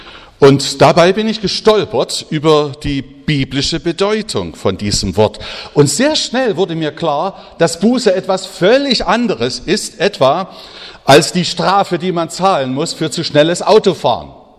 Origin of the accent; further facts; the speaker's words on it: Jena, Thuringia, Germany; now in Gefell, Germany; ich stamme aus Jena in Thüringen und bin nach 8 Umzügen auch wieder in Thüringen gelandet. Und zwar in Gefell, einem kleinen Ort, genau zwischen Thüringen, Sachsen und Bayern, in dieser Ecke, auf der Thüringer Seite.